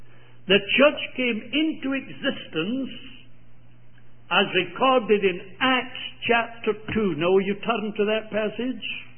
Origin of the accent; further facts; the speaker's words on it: Scotland, United Kingdom; I may be a Britisher by birth, but I'm not English. I may speak the language, and we maintain that in our country we speak it better than those south of the border.